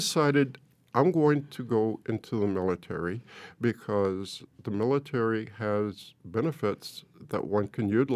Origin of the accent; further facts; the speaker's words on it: Portales, New Mexico, United States; born there; also born or lived in Alamogordo / Tularosa / Las Cruces; I was born in Portales. We moved from there to Alamogordo, then to Tularosa, and then finally to here in Las Cruces, and lived in different places here in Las Cruces and that.